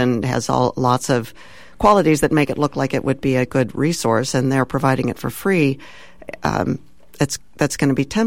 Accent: California, United States; Well, I guess from my point of view as a Californian, and knowing that climate change is generally taught well here

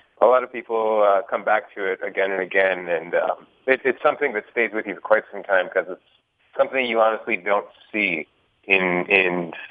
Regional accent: White Earth, Minnesota, United States; also born or lived in Canada; But I was born in Canada, but I grew up mostly in White Earth, I would say.

